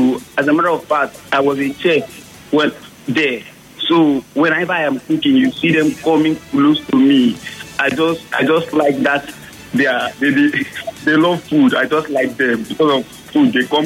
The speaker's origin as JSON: {"language": "English", "region": "Akwa Ibom", "country": "Nigeria", "said": "As a matter of fact, I'm from Ibibio, Akwa Ibom."}